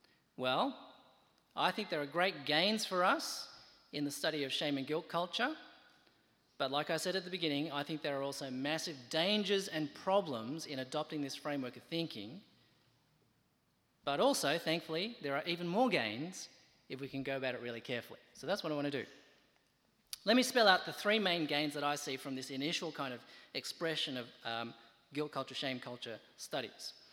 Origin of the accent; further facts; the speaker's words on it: Australia; as an Australian-born Chinese, you know, who grew up pretty much one foot in each culture